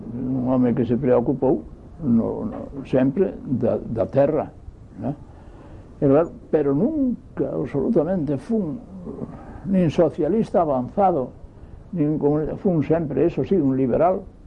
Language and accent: Galician; Cotobade, Galicia, Spain; un profesor que era dalí de Cotobade, de onde son eu